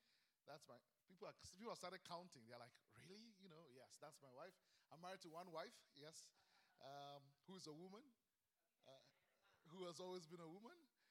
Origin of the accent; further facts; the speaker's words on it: Ghana; now in Canada; But we like to say we're from Ghana, because we're originally from Ghana.